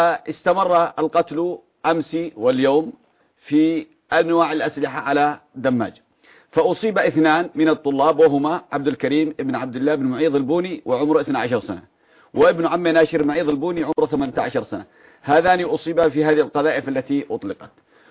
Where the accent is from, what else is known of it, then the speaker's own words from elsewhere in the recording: Yemen; عندنا في اليمن